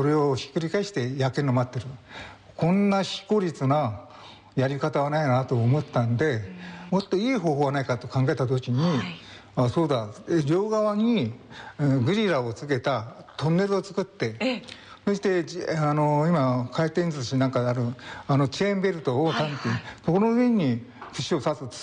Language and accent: Japanese; Teradomari, Niigata, Japan; 私が、この寺泊で生まれ育ったんですが